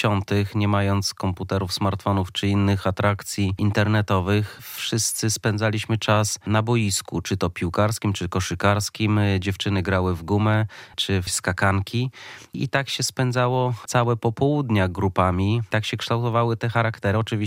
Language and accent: Polish; Białystok, Podlaskie Voivodeship, Poland; wracamy do Białegostoku na stałe i tutaj... Tak jak moje dzieciństwo całe w Białymstoku spędziłem i na Podlasiu również zamierzam zakończyć swój żywot, bo osiedliliśmy się na stałe także tutaj pod Białymstokiem.